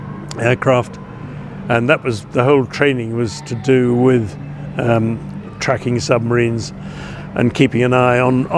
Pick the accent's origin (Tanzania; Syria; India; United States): India; moved away; I was born in India. We lived in India until 1947, 1948.